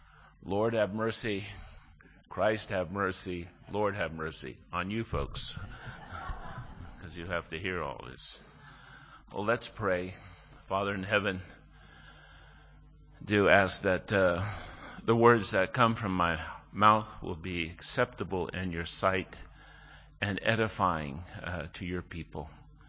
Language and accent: English; Tampa, Florida, United States; because I grew up in Tampa when hippiedom, you know, the hippies, you know, were at their high point.